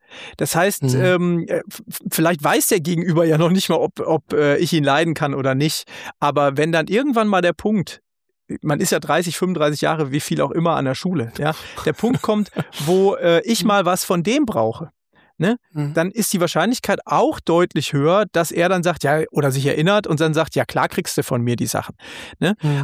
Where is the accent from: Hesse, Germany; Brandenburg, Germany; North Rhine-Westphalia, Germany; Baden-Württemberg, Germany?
Hesse, Germany; Also ich bin im Dortmunder Süden hier sehr happy. Kann ich nicht anders sagen, aber natürlich tickt hier die Welt ein bisschen anders als hier in Nordhessen, wo ich herkomme